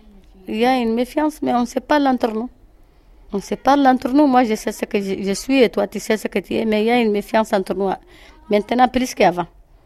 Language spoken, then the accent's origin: French; Mali; also born or lived in Burkina Faso; J'étais réfugiée au Burkina. J'ai fait 94, 95, 96, 97. 99, je suis revenue chez moi, au Mali.